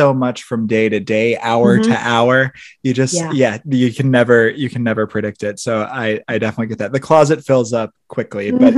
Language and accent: English; Terre Haute, Indiana, United States; also born or lived in Milwaukee / Chicago; I grew up in Terre Haute, Indiana, spent some time in Milwaukee, then Chicago.